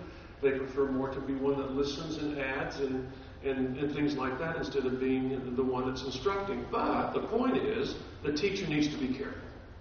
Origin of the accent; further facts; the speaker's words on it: California, United States; I was raised in Southern California. It's basically, Southern California is basically just an extended desert.